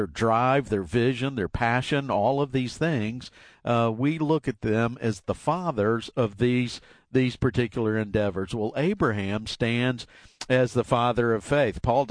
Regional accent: Marietta, Georgia, United States; I grew up in Marietta, Georgia, so Kentucky basketball wasn't popular down in Bulldog country or Georgia Tech Yellow Jacket country.

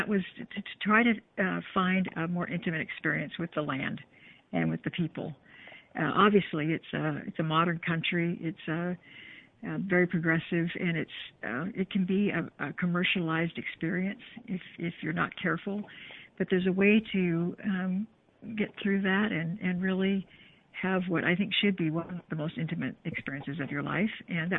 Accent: United States; I mean, as an American, we have our 200 years worth of history.

